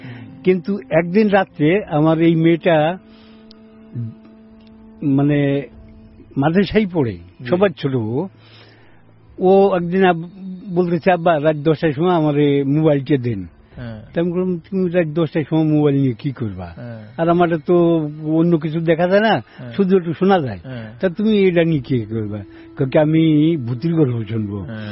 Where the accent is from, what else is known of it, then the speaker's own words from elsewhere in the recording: Gopalganj, Dhaka Division, Bangladesh; কিন্তু আমার জন্মস্থান গোপালগঞ্জ, আমি গ্রামের বাড়ি আমার গোপালগঞ্জে।